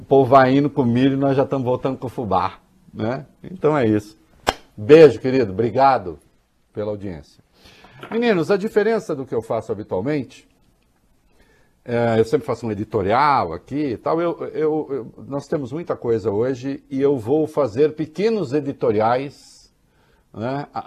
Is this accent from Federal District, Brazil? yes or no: no; Dois Córregos, São Paulo, Brazil; Eu sou de Dois Córregos